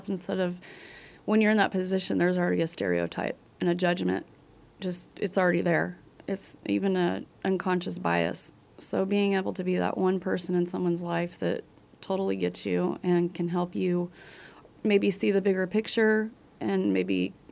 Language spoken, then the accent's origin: English; Hutchinson, Kansas, United States; now in Manhattan, United States; I have been in Manhattan for 3 years. I came from Hutchinson.